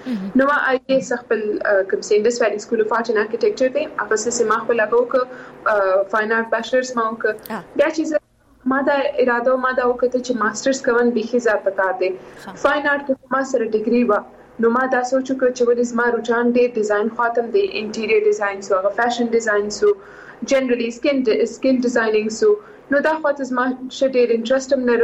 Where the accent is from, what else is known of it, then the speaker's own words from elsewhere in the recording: Quetta, Balochistan, Pakistan; moved away as an adult; also born or lived in Karachi; او زه سیم په کوټی کې پیدا شوی